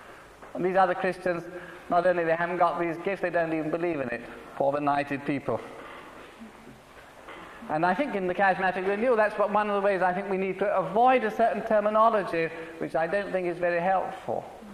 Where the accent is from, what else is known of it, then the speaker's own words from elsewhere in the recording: United Kingdom; There can be pride of race, pride in nationality. I'm British.